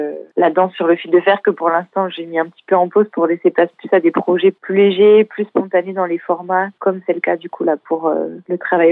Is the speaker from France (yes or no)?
yes; France; chez nous, en France, on a tendance à voir les choses de manière un petit peu divisée.